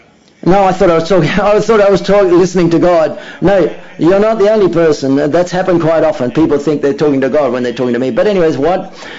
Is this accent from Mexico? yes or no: yes; Mexico; Hi, good afternoon. I come from Mexico, and I agree with Maria.